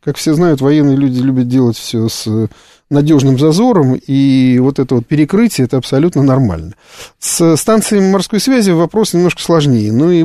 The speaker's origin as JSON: {"language": "Russian", "country": "Russia", "said": "я понимаю, вот как россиянин"}